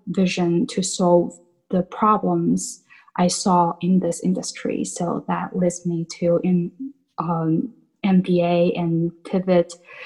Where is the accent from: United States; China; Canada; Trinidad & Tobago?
China; I was born and raised in China.